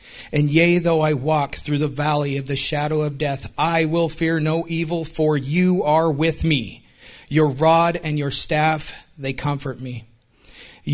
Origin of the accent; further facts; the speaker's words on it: Kalispell, Montana, United States; I'm actually from Montana, so I know a little bit about sheep. Hold the jokes until later. But I was born and raised in Kalispell, Montana.